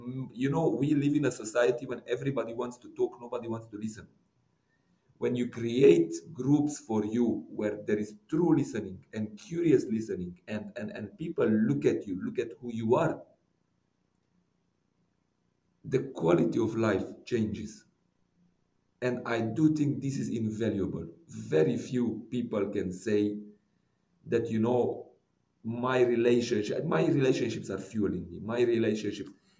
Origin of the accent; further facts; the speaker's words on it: Romania; first language Hungarian; English is a second language; in Romania, I'm from the Hungarian minority. So as I said, for me, it was very hard to learn Romanian.